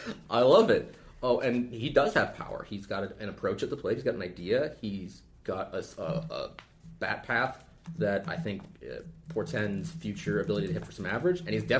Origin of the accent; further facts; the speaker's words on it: West Coast, United States; Well, maybe you are. I'm from the West Coast, son.